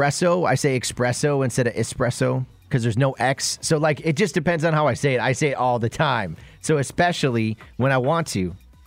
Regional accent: South Dakota, United States; also born or lived in Bismarck, North Dakota; Since I am from South Dakota, but from second grade to fifth grade and then seventh grade. So what is that? 4 years of my childhood, I was in North Dakota. I was in Bismarck from second grade to fifth grade.

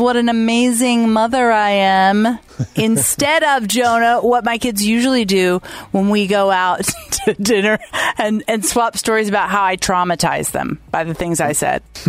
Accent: Louisville, Kentucky, United States; I'm going to my hometown of Louisville, Kentucky this weekend.

